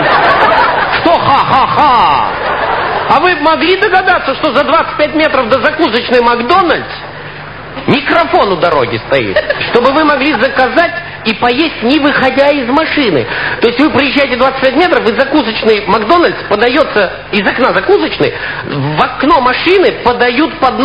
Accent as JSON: {"language": "Russian", "country": "Russia", "said": "он спросил, откуда мы. Я говорю, из России."}